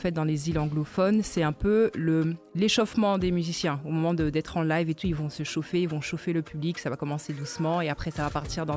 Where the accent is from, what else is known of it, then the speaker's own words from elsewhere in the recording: Basse-Terre, Guadeloupe, France; Donc, effectivement, j'ai grandi à Basse-Terre, mais je viens de la Guadeloupe. Et Basse-Terre est une ville de la Guadeloupe.